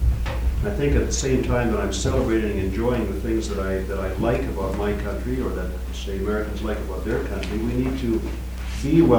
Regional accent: Canada; also born or lived in United States; I was born in Canada, raised there, spent most of my life there. I've also lived in the U.S. and enjoyed the 4.5 years that I lived here.

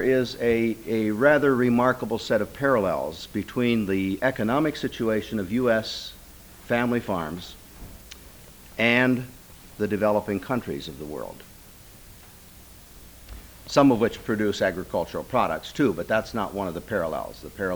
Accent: Iowa, United States; I grew up in North Iowa farm country, but I just took farming for granted for most of my life.

